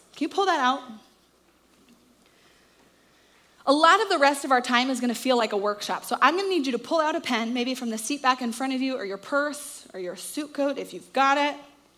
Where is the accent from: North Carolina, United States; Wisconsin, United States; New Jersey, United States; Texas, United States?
Texas, United States; Richardson; also born or lived in Chicago; I grew up here in Dallas, in Richardson. I went to some private schools and was very familiar with sort of this Dallas culture.